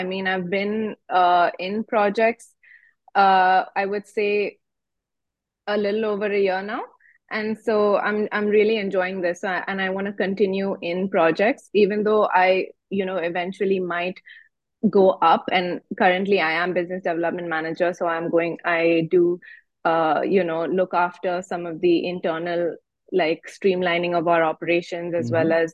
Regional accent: Dubai, United Arab Emirates; But I'm born and raised in Dubai.

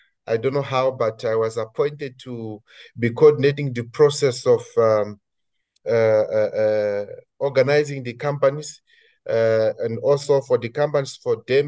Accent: Vilankulo, Inhambane, Mozambique; English is a second language; also born or lived in Beira; I'm purely Mozambican. I'm from … Oh. I was born there.

